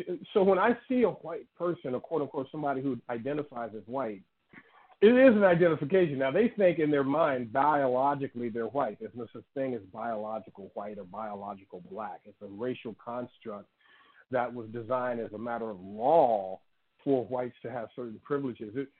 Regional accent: Chicago, Illinois, United States; Now, I come from Chicago.

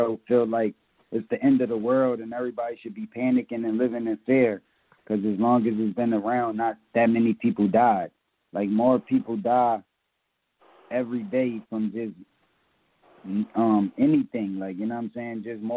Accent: Philadelphia, Pennsylvania, United States; Well, Philadelphia was always strong in the culture. Always had big artists that was dope. So, me growing up in Philly, my whole childhoo

